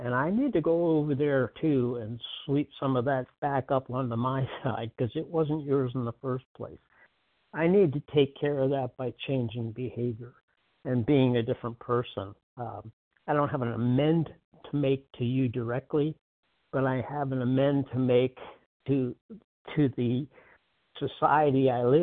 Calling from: North Carolina, United States; recovered compulsive eater from North Carolina.

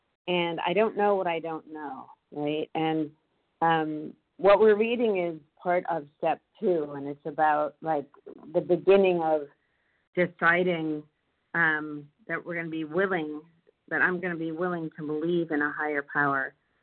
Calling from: Massachusetts, United States; I'm calling from Massachusetts.

